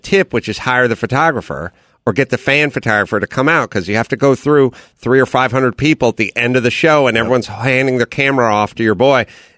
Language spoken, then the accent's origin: English; North Hollywood, California, United States; I grew up in North Hollywood. I did comedy, but North Hollywood is such a vacuum of creativity.